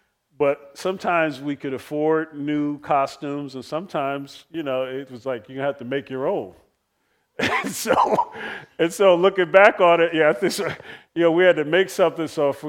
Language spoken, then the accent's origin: English; New Jersey, United States; So I grew up in Jersey, so I had these Long John thermals.